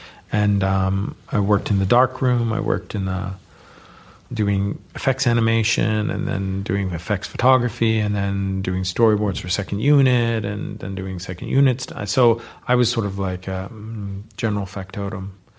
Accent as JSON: {"language": "English", "region": "California", "country": "United States", "tie": "born or raised there", "said": "So growing up in the Bay Area, you know, these were the people that were around."}